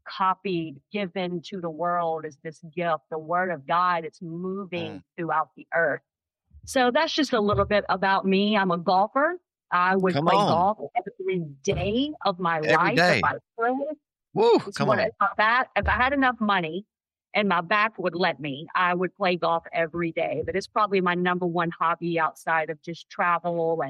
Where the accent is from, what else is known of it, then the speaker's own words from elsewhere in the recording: Mississippi, United States; Well, I grew up in Mississippi and got just a little bit, you know.